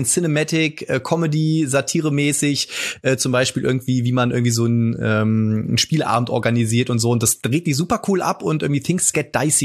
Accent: North Rhine-Westphalia, Germany; Arsch auf Eimer, wie man bei uns im Pott so schön sagt.

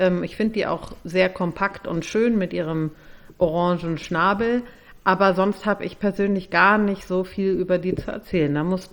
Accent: Cologne, North Rhine-Westphalia, Germany; Ich komme aus Köln, hier habe ich sie selten gesehen

